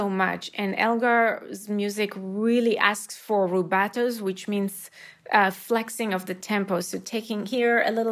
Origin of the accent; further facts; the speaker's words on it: Israel; English is a second language; And here I'm coming from Israel